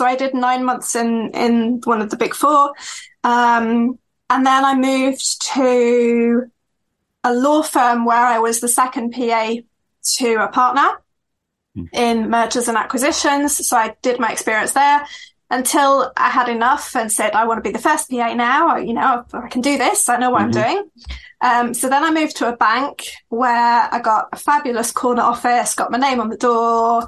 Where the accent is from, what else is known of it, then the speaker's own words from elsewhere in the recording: United Kingdom; accent: British; moved away as an adult; So I think that you can hear from my voice that I'm British. So I was born and raised there. And then came to Disneyland Paris to work in 1999. And yeah, so I worked there for 2 years.